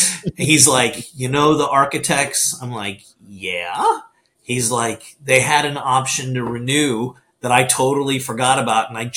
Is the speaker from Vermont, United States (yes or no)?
no; Fort Myers, Florida, United States; I'm a third generation born and raised in Fort Myers. My mother and my maternal grandmother were both born and raised in Fort Myers. My family's been here, let's call it 100 years now.